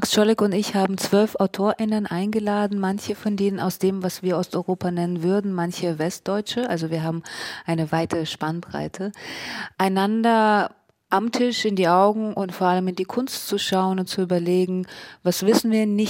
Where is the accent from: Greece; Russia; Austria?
Russia; first language ru; German is a second language; intensiv mit dem Russischen beschäftigt und ich habe ein sehr zwiespältiges, schwieriges Verhältnis zu meiner Muttersprache, aber ich liebe sie sehr